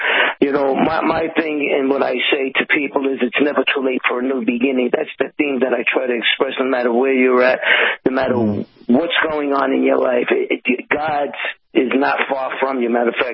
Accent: Brooklyn, New York, United States; I grew up in Brooklyn, New York. It was a tough neighborhood. It was called Bedford-Stuyvesant.

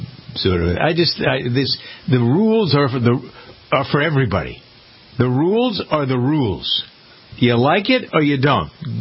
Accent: Framingham, Massachusetts, United States; My hometown of Framingham, Massachusetts

